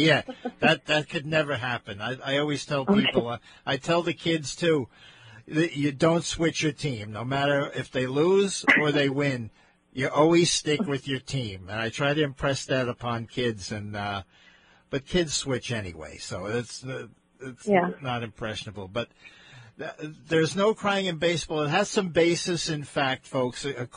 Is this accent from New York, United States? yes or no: yes; Long Island, New York, United States; Oh, yeah. Born and bred Long Island.